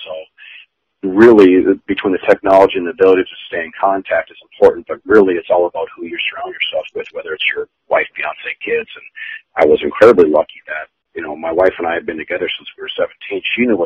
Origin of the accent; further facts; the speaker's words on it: Fargo, North Dakota, United States; So I grew up in South Fargo, and in an area, it was government housing, so most of my friends were from various countries.